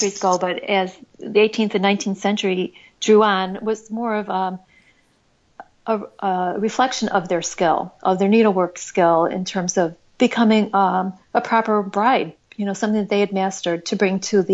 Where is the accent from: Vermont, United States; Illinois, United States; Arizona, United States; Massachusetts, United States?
Illinois, United States; Frankfort; There was a for rent sign on this charming general store in my hometown, a block away, two blocks away from where we live, in historic downtown Frankfort, Illinois.